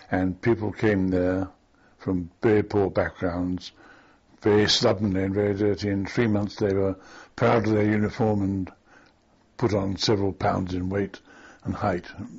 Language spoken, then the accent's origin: English; Highgate, London, United Kingdom; I grew up in Highgate, and I attended Highgate School as a day boy, first in the prep school and then in the senior school